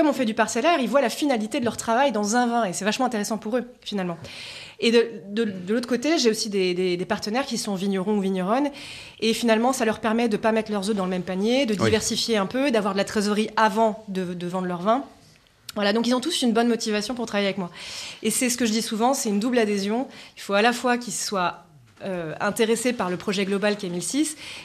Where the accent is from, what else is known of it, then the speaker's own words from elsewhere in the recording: Pays de la Loire, France; J'ai grandi dans le Layon, donc en Anjou. Je suis très attachée à ma région, c'est pour ça que je me suis installée à Angers.